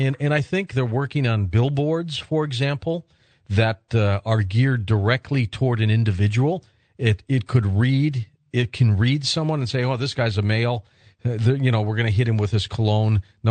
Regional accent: Detroit, Michigan, United States; I remember years ago, growing up in Detroit

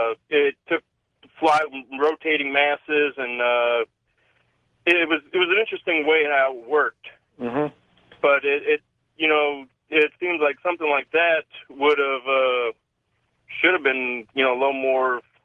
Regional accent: New Orleans, Louisiana, United States; from New Orleans.

